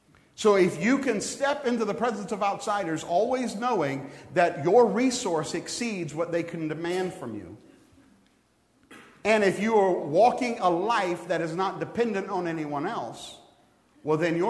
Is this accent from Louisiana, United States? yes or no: yes; Louisiana, United States; I thought, "Man, we're from Louisiana. We're driving around in Arkansas.